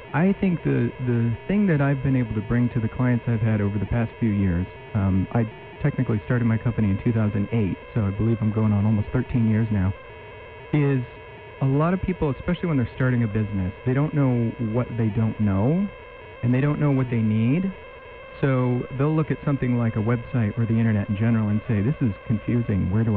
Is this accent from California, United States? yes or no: yes; Stockton, California, United States; I grew up in California, and so in Stockton, there were some summers where I think we peaked at about 110 degrees